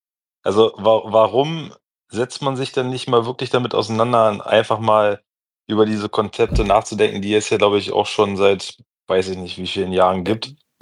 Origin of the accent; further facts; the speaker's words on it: Brandenburg, Germany; jetzt 35, bin seit, keine Ahnung, sehr, sehr, sehr jung. Also keine Ahnung, ich komme ja aus der Nähe von Potsdam.